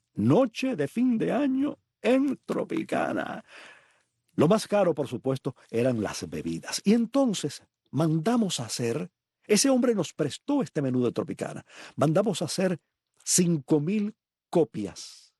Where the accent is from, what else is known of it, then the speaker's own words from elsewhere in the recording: Palma Soriano, Santiago de Cuba, Cuba; Este es el papel que yo vi varias veces de niño en Palma Soriano.